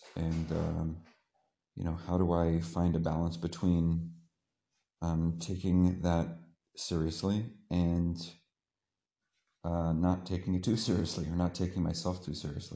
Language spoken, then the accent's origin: English; San Francisco, California, United States; I'm from San Francisco, California. And I grew up in a non-observant, a fairly non-religious family, a pretty secular family.